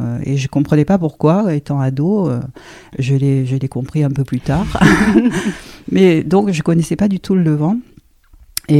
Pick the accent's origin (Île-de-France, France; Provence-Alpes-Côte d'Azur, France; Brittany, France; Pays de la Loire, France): Provence-Alpes-Côte d'Azur, France; Toulon; moi, je suis toulonnaise. Oui. Je suis née à Toulon, j'ai fait toutes mes études à Toulon et j'ai poursuivi à Marseille. Et mon mari est arrivé à Toulon aussi très jeune, quand il avait 6 ans, donc on est vraiment du coin.